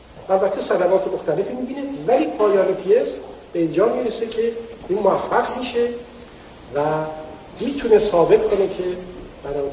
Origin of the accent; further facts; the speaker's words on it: Iran; moved away; همه تون و هموطنان عزیزم که دور از ایران هستیم دوست دارم،